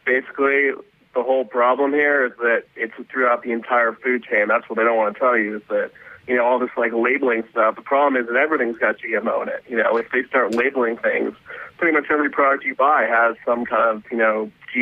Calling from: New York, United States; I'm calling from New York.

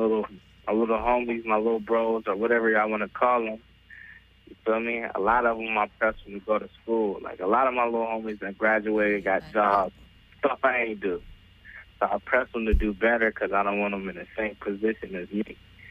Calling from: North Carolina, United States; North Carolina.

